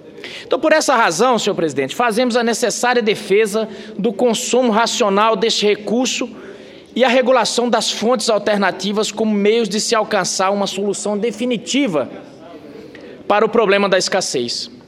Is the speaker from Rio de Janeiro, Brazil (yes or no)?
no; Caicó, Rio Grande do Norte, Brazil; born there; Paraíba é vizinha do Rio Grande do Norte, dali, vizinha de Caicó, de onde eu nasci.